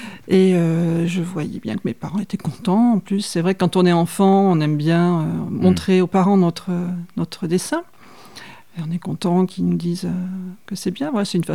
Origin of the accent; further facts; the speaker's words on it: Anglet, Nouvelle-Aquitaine, France; Je vivais à Anglette, dans un appartement. Au quatrième étage.